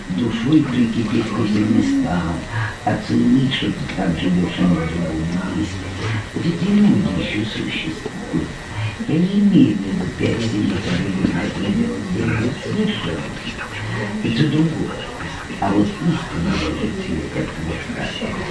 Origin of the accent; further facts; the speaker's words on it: Moscow, Russia; Но потому что я москвич.